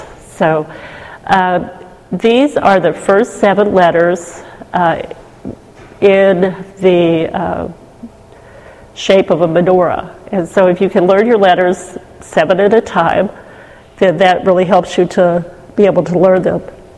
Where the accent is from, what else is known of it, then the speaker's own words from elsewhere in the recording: Texas, United States; But us Texans, they give us a little freedom in Israel to say Adonai. They know we're from Texas or south somewhere.